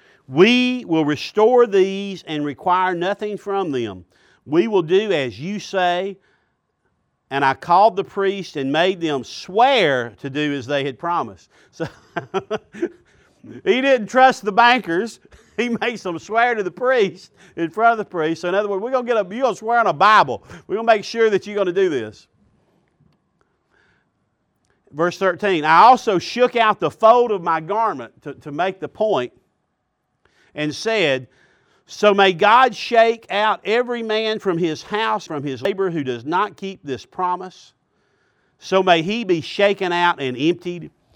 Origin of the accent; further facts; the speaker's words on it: Alabama, United States; also born or lived in Georgia; I grew up in Alabama and Georgia.